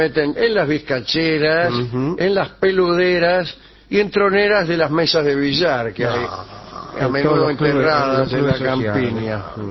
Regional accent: Baigorrita, Buenos Aires Province, Argentina; yo las ranas en la laguna de mi pueblo directamente le golpeaban la puerta. ¿Cómo le golpearon? Eran todavía mucho más fáciles de cazar que las suyas. Las de Chascomús se le metían adentro de la bolsa. Sí. En Baigorrita te golpeaban la puerta

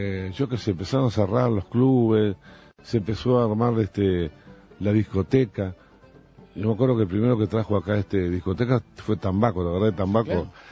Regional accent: Uruguay; y yo soy uruguaya.

